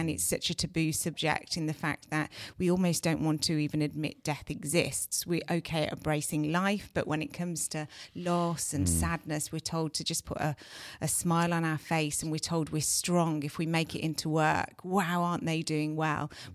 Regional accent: United Kingdom; as British people, we're really bad at letting people sit in pain and letting them grieve and acknowledging how bad it is.

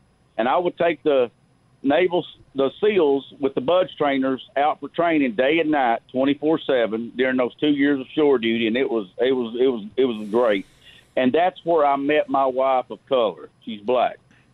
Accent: Chattanooga, Tennessee, United States; And, Paul, and I've told you this before, if you'll remember, I'm from Chattanooga.

